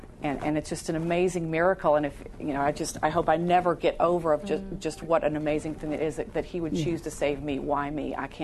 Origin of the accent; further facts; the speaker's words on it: Bloomfield Hills, Michigan, United States; also born or lived in Pompano Beach, Florida; I hail from Bloomfield Hills, Michigan, and Pompano Beach, Florida, kind of split there in my youth.